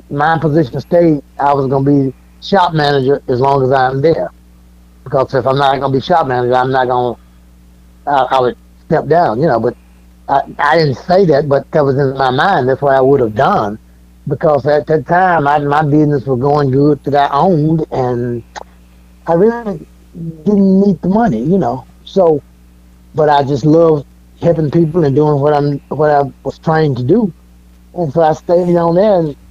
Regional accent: Chula, Mississippi, United States; because it's only 26 miles from where I was born and stuff, so I said I'm from Mississippi, Chula, Mississippi.

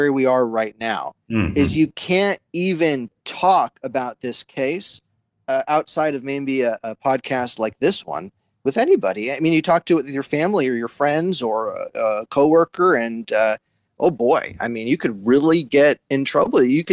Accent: Berkeley, California, United States; I grew up in Berkeley

